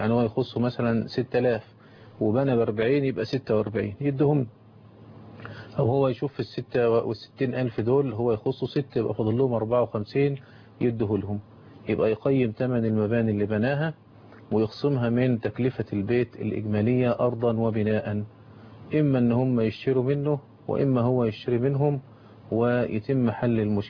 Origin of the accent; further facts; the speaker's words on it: Egypt; زي ما بيقولوا عندنا في مصر في حجر أبوه